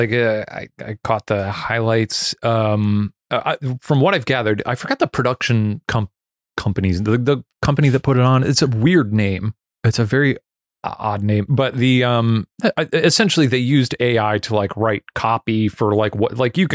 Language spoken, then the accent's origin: English; Schaumburg, Illinois, United States; because in Schaumburg, Illinois, in my hometown of Schaumburg